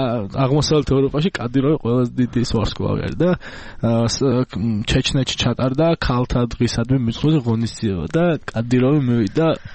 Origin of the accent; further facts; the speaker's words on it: Tbilisi, Georgia; თბილისელი ვარ.